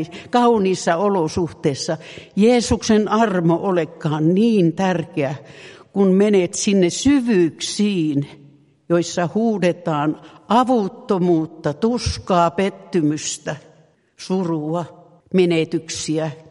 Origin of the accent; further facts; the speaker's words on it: Lapinlahti, North Savo, Finland; jo lapsena täällä Lapinlahdella saarnattiin puhdasta evankeliumia.